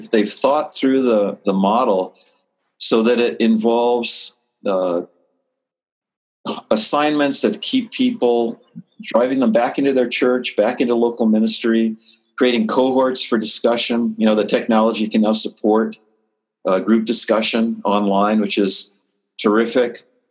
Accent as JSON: {"language": "English", "region": "Hawaii", "country": "United States", "tie": "born or raised there", "moved": "yes", "said": "I grew up in Hawaii. My dad moved, and his family, he moved out there as a little kid with his parents. My grandfather ran the park system on Oahu. And so my family goes back almost 100 years now in Hawaii. I'm the only one that's flown the coop."}